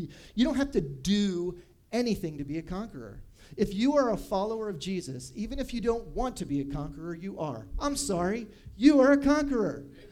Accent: Miami, Florida, United States; And I'm from Florida. I was born in Miami.

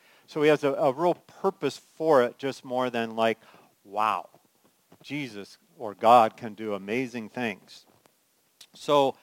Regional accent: California, United States; I'm from California, so I love the big first snow.

